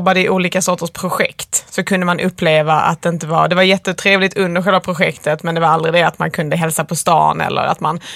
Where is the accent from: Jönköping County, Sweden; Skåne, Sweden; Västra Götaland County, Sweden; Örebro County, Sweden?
Skåne, Sweden; now in Stockholm, Sweden; alltså när jag kommer från Skåne.